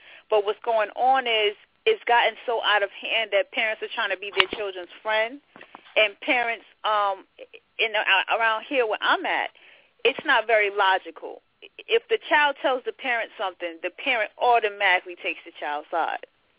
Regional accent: the South, United States; I'm from the South, so you know we all come from that old school type of whooping.

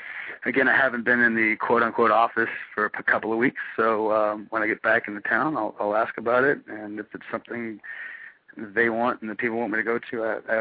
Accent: the South, United States; I come from the South. You know what that's like.

